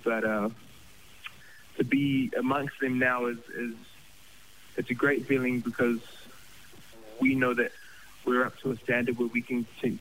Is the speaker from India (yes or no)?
no; Auckland, New Zealand; Growing up in Auckland, you know, it's such a cultural melting pot.